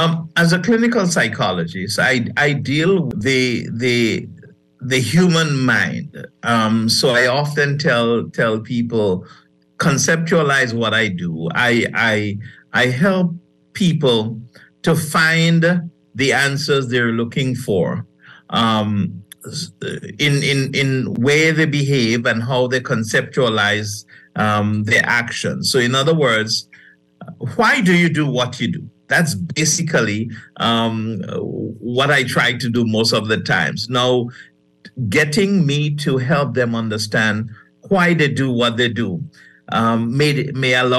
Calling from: Grenada; And I'm beaming from Grenada.

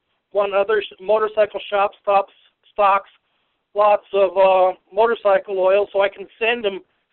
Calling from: Denver, Colorado, United States; I'm in Denver.

